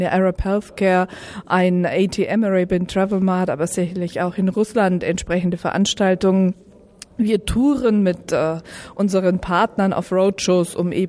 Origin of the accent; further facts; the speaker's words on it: Bavaria, Germany; Also als Bayerin sei es mir gestattet, dass ich ab und an auch dem Lokalkolorit Rechnung trage.